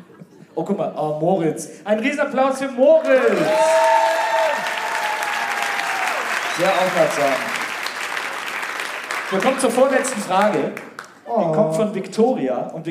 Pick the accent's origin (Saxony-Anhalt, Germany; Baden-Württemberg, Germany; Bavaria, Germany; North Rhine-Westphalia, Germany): North Rhine-Westphalia, Germany; Wesseling; ich bin ja hier in Wesseling aufgewachsen